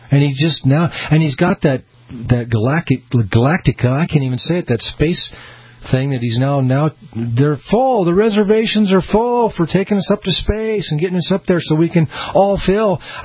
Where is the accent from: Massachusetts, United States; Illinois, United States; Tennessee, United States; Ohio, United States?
Illinois, United States; Peoria; born there; now in Boise, United States; I was born in Peoria, Illinois. Our family was out in the Illinois area, and then my dad transferred to Boise, Idaho, and that's where I'm broadcasting right here